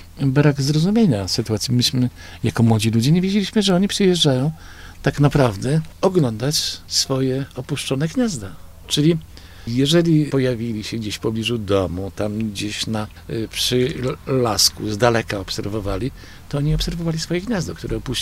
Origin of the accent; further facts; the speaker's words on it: Kudowa-Zdrój, Lower Silesian Voivodeship, Poland; born there; ja się urodziłem w Kudowie Zdroju, w sanatorium. W sanatorium się urodziłem.